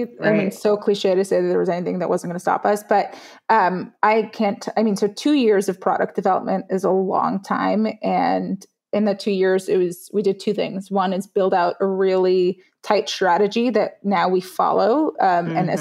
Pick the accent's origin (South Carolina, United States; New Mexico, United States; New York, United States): New York, United States; Brooklyn; growing up in Brooklyn as an immigrant, I grew up, your parents come to this country, they're marvels of McDonald's and American cereals.